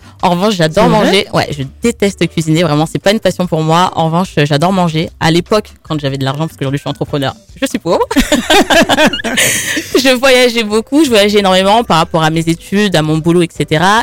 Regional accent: Côte d’Ivoire; first language Malinke; also born or lived in France; ça veut dire c'est bon en malinké, ma deuxième langue maternelle, puisque je suis franco-ivoirienne.

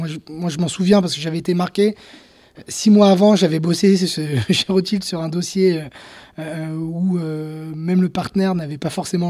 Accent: Nice, Provence-Alpes-Côte d'Azur, France; Moi, je viens de Nice

